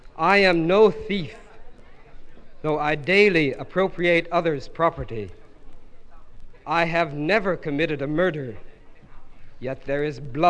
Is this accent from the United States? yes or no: yes; United States; Ik ben Amerikaan, ik kom van een Quaker achtergrond.